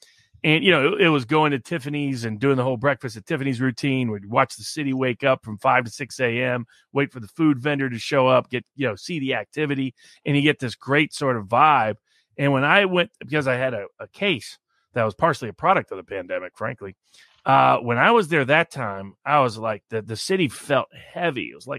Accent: the South, United States; Because, I mean, I grew up in the South, so I didn't really believe people, and then I experienced them.

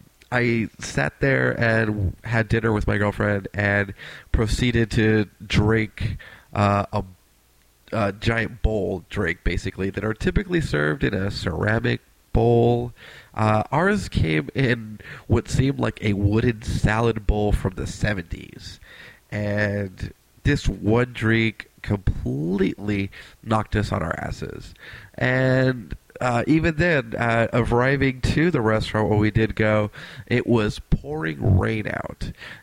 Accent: El Monte, California, United States; And I grew up in El Monte when I was a kid, and Rosemead was one of the next cities over.

